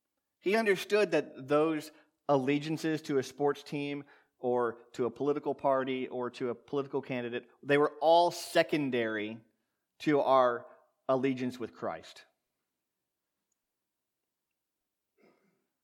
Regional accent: Ohio, United States; we found out that I was from Ohio, and this other couple was from Michigan.

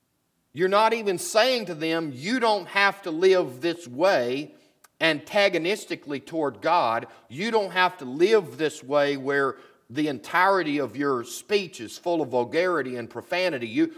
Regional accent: Deep South, United States; I grew up in the Deep South, and the Deep South is culturally and subculturally perhaps a little different than the rest of the country.

